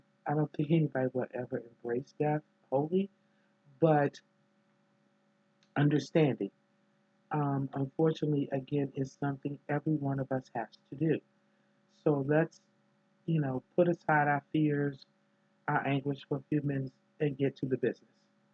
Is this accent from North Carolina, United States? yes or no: no; Washington, District of Columbia, United States; I grew up in Riggs Park, Northeast. Yay, Riggs Park for life.